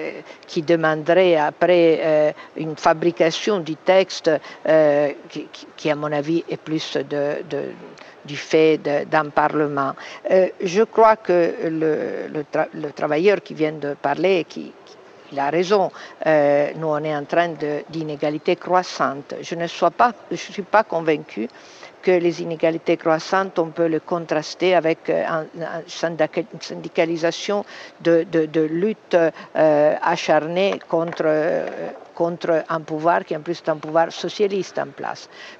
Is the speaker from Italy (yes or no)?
yes; Turin, Piedmont, Italy; Moi, je viens de Turin, on avait des usines pleines. Elles sont toutes vides maintenant.